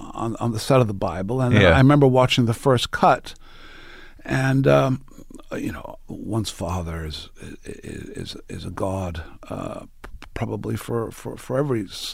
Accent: Rome, Lazio, Italy; I grew up in Rome

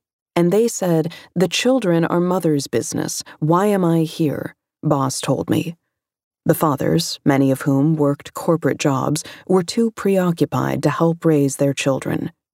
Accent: Minneapolis, Minnesota, United States; since that fateful Memorial Day when George Floyd was killed here in my hometown of Minneapolis

